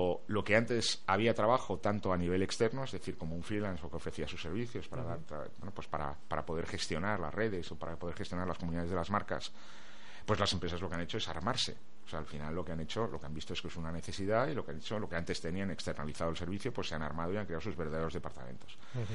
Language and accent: Spanish; Spain; porque ya sabemos cómo somos los españoles con este tipo de cosas